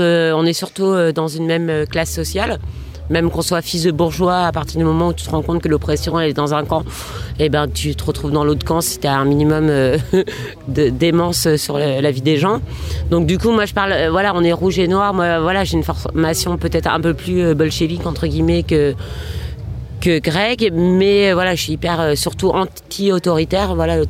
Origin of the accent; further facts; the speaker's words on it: Paris, Île-de-France, France; moi j'ai grandi sur Paris